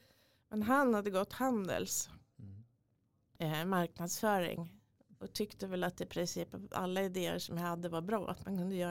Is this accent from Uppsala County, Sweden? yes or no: no; Nyköping, Södermanland, Sweden; när man kom från en mindre stad som jag är uppväxt i, Nyköping. Ja. Och den ligger tillräckligt långt men tillräckligt nära Stockholm för att vara lite i skuggan av storstaden.